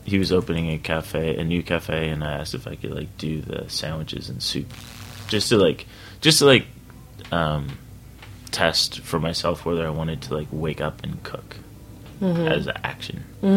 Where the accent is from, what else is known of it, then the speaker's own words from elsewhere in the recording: Dartmouth, Nova Scotia, Canada; I grew up in Dartmouth, Nova Scotia, a small place up there above Maine